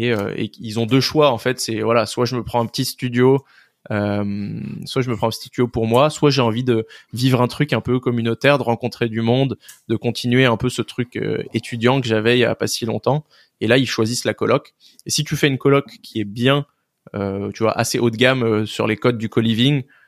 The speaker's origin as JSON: {"language": "French", "region": "Île-de-France", "country": "France", "said": "moi, je suis de l'Est parisien. Il y a Disney justement qui est pas très loin."}